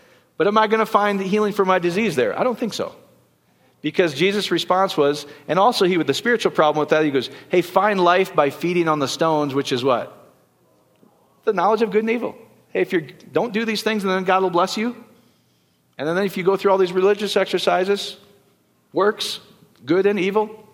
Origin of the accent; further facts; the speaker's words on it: Iowa, United States; Because I grew up in Iowa. Anybody been to a Dutch bakery?